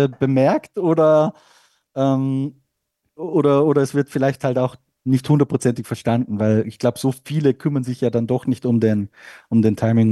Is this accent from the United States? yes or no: no; Austria; Ja, da war er ja natürlich bei uns in Österreich der nationale Held in der Formel 1.